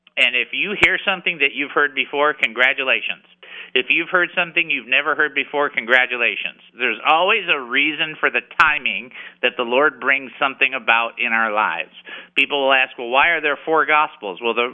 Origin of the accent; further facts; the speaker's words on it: Detroit, Michigan, United States; okay, where are you from? And I said, Detroit. And he'd go, I'm sorry? And I said, Detroit.